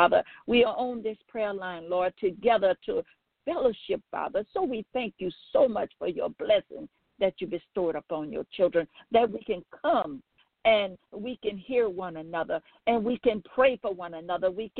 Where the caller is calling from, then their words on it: Baton Rouge, Louisiana, United States; I'm calling from Baton Rouge, Louisiana.